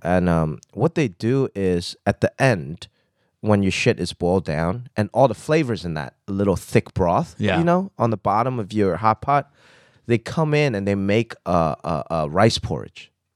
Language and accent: English; Hong Kong; So I grew up in Hong Kong, which is Cantonese food.